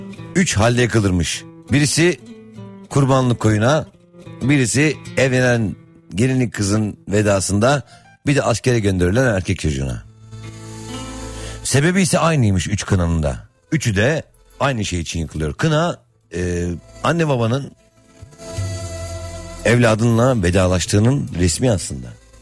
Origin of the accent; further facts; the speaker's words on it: Istanbul, Turkey; doğma büyüme İstanbul çocuğu olan ben